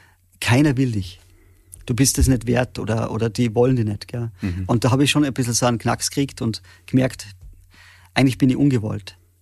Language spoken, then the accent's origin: German; Salzburg, Austria; now in Villach, Austria; ich bin aus Salzburg und lebe jetzt in Villach.